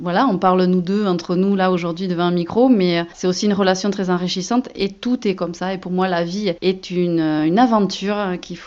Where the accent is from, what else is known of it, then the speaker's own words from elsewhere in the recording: Dax, Nouvelle-Aquitaine, France; je suis née à Dax et j'ai toujours tourné autour de Dax. Aujourd'hui j'habite Metz, donc c'est pas bien loin. Purlandaise